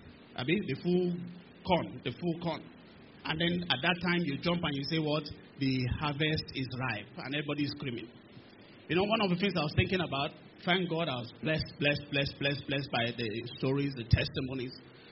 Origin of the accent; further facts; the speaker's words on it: Ibadan, Oyo, Nigeria; I didn't grow up in Lagos. I'm born and bred in Ibadan. I went to school in Ibadan. All the schools I went is in Ibadan.